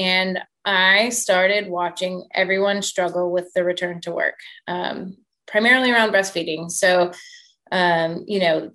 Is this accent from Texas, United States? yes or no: yes; Houston, Texas, United States; I was born in Houston, grew up in Houston, and I went off to school in Colorado.